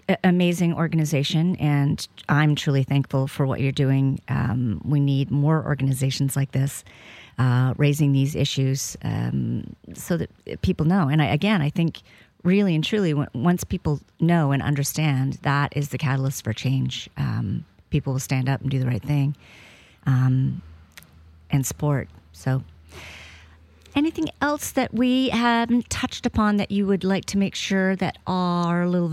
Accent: Canada; I'm Canadian

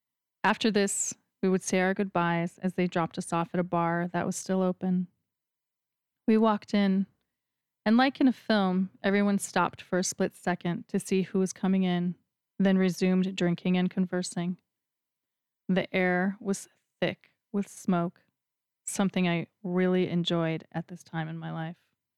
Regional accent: Chicago, Illinois, United States; also born or lived in Milan, Italy; in Milan, a city where I'd spent so much of my teenage youth. That winter, a girlfriend of mine that I grew up with in Chicago came out for a visit.

